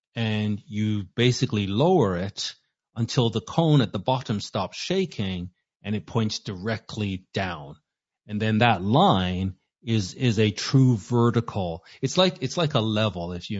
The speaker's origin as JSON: {"language": "English", "country": "Canada", "said": "I'm a Canadian, so I don't know the ins and outs"}